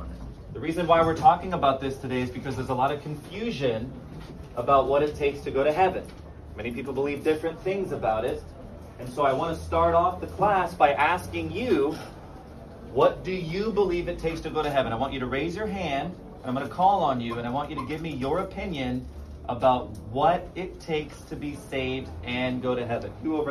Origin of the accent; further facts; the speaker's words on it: Lebanon; now in Dallas, United States; I'm originally from Lebanon in the Middle East, but I currently live in Dallas, Texas. That's where I'm coming to you from today